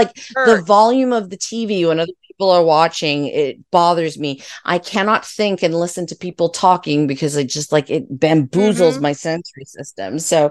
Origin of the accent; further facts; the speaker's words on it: Canada; I'm Canadian, which is probably why I don't find it like that cold.